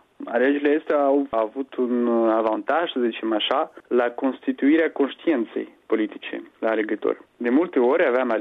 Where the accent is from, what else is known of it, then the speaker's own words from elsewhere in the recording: Moldova; first language ru; Romanian is a second language; Deci limba maternă mea e rusă, dar am origini și moldovenești, și lituaneni, și polonezi. Școala am făcut-o în rusă, cu mama vorbesc rusă